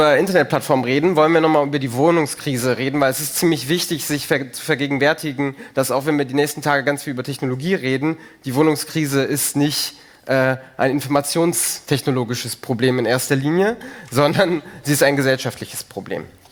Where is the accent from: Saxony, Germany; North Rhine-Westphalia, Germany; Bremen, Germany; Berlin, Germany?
Berlin, Germany; wir kommen aus Berlin und kennen uns da so am besten mit aus.